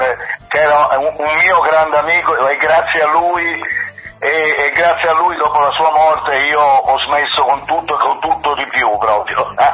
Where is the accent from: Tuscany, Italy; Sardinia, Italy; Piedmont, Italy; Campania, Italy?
Campania, Italy; Pomigliano d'Arco; ripartiamo col tour con la band da Pomigliano d'Arco, da Napoli. Ho voluto iniziare dalla mia terra proprio